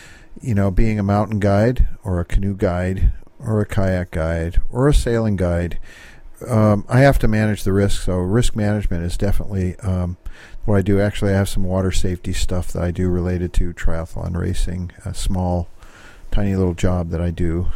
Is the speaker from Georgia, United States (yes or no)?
no; Connecticut, United States; now in Greenwater, United States; Well, I'm from Connecticut originally, but I moved to Washington back in 1976.